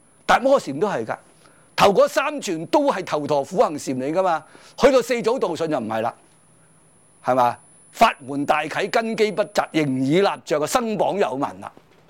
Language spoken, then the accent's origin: Chinese; China; 即是我们中国人都好少人着的了